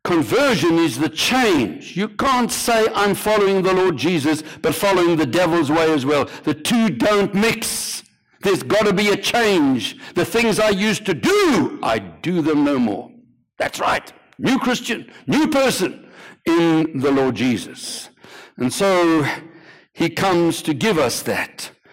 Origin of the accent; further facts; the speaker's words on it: South Africa; I come from South Africa.